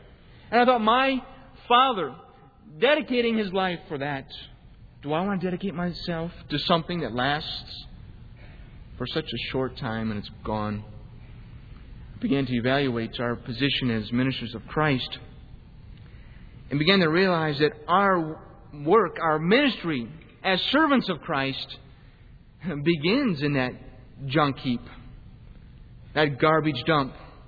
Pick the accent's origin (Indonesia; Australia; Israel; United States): United States; Detroit, Michigan; Now, I come from Detroit, and if you see a car more than 10 years old up there, you're doing pretty good.